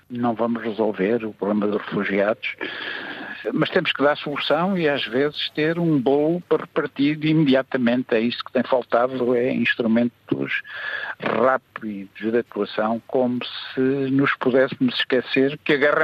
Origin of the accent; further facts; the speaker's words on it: Portugal; eu como português revejo-me totalmente